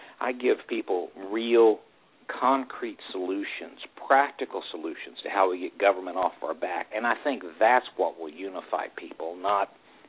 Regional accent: Arkansas, United States; I grew up in Arkansas, which is a right-to-work state. We were one of the poorest states in the nation when I was growing up

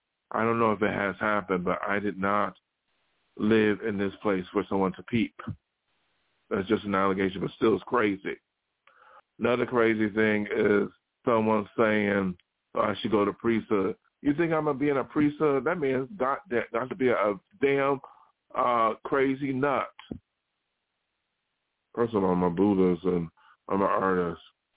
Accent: New York, United States; now in Los Angeles, United States; I'm living near Los Angeles. I came from New York, and New York is a very liberal, democratic area for the most part.

